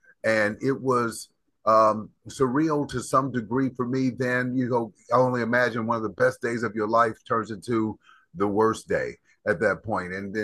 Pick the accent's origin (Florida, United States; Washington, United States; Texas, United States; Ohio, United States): Ohio, United States; Cincinnati; I'm originally from Cincinnati, Ohio.